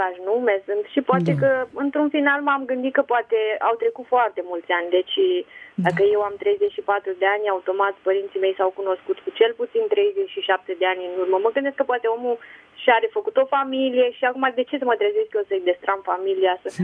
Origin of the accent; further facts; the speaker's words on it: Tulcea, Tulcea County, Romania; now in Craiova, Romania; Sunt crescută la Tulcea și căsătorită la Craiova.